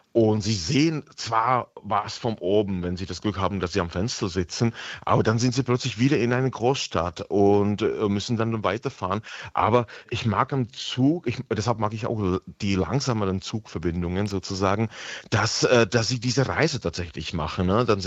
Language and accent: German; Czechia; German is a second language; ich als Tscheche spreche nicht nur Deutsch, aber ich spreche auch Slowakisch und Polnisch und dadurch verstehe ich auch die anderen slawischen Sprachen aus Mitteleuropa.